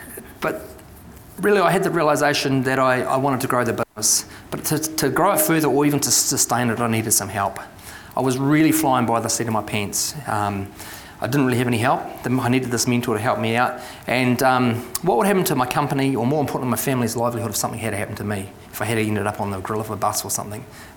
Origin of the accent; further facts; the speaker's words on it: Te Awamutu, Waikato, New Zealand; as soon as I was old enough to leave my hometown of Tamaru, I said, bugger this, I'm out of here.